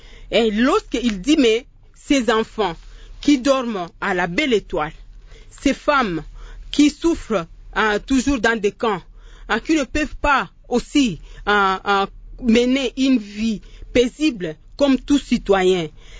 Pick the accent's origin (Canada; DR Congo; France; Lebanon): DR Congo; notre contribution en tant que Congolais